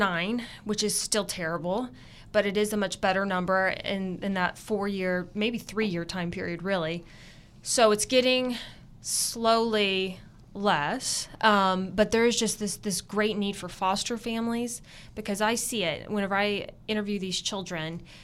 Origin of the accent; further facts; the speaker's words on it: Oklahoma City, Oklahoma, United States; And I'm from Oklahoma City.